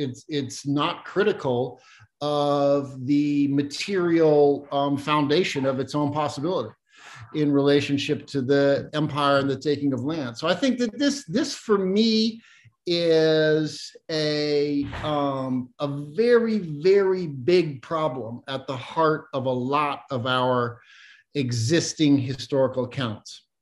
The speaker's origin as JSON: {"language": "English", "region": "Missouri", "country": "United States", "said": "I'm from Missouri originally"}